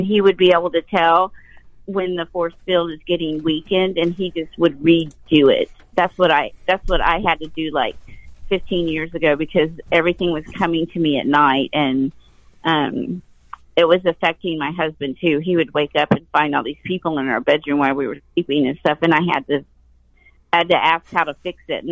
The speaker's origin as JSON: {"language": "English", "region": "the South", "country": "United States", "tie": "born there", "said": "And I was born in the South, so I'm loving this story already."}